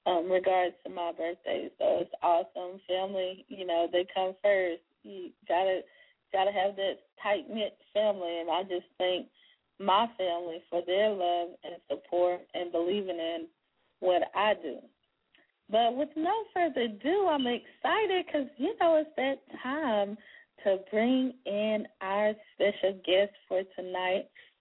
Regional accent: South Carolina, United States; He has a radio station also in South Carolina, my home state.

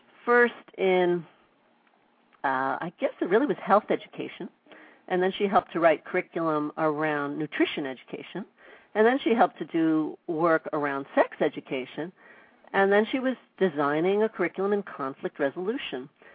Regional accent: New York, United States; I grew up in Spanish Harlem, and my parents were very much Caucasian, educated, not social workers

